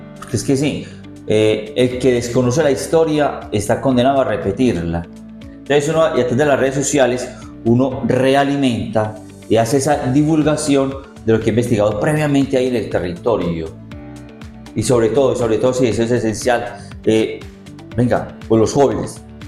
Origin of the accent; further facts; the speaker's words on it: Abejorral, Antioquia, Colombia; yo regresé a mi pueblo, a Abejorral, aquí en el suroriente de Antioquia, la tierra de los cien señores